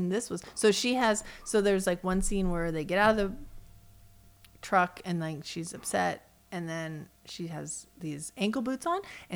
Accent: Wisconsin, United States; From Wisconsin. Pajamas. So I learned Wisconsin talk.

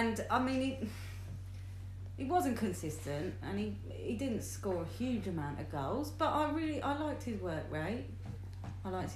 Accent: Medway, South East England, United Kingdom; I am from Medway.

